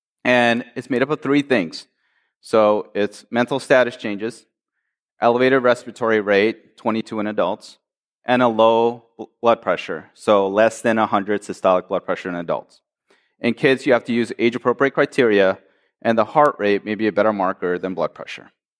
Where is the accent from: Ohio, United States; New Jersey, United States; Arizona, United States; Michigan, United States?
Michigan, United States; I am from Michigan, after all.